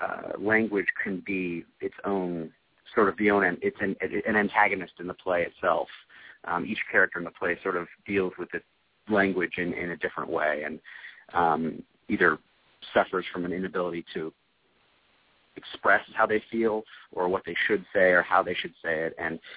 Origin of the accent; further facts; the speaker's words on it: Indianapolis, Indiana, United States; moved away as an adult; now in New York, United States; I was raised in Indianapolis, Indiana, kind of the heart of the country.